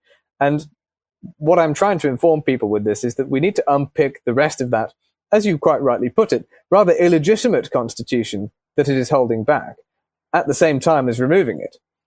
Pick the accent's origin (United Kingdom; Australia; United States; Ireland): United Kingdom; England; but I'm an Englishman